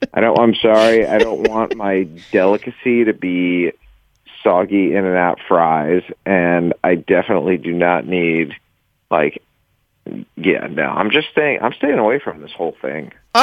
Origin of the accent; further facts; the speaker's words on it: Cleveland, Ohio, United States; I mean, I grew up in Cleveland